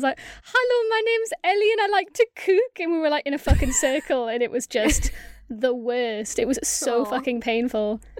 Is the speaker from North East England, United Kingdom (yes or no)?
yes; Whitley Bay, North East England, United Kingdom; Hello. I'm from Newcastle, Whitley Bay, born and raised.